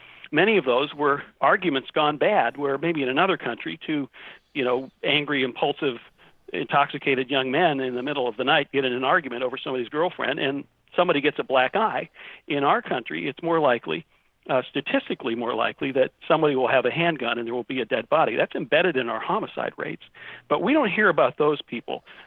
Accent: Chapel Hill, North Carolina, United States; who was a very angry man in my hometown in Chapel Hill, North Carolina

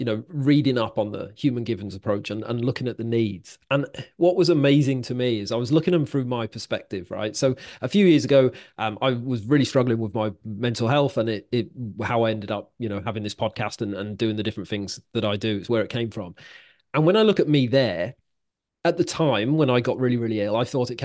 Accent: Wales, United Kingdom; now in Liverpool, United Kingdom; I live near Liverpool now. I'm originally from Wales, so I'd moved here because I'd met my wife.

